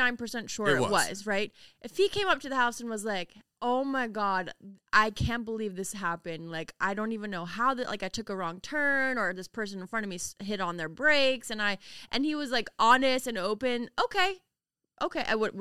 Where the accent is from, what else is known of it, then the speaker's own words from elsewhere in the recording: Spencer, Massachusetts, United States; I'm from Spencer, Massachusetts, you guys. Middle of nowhere.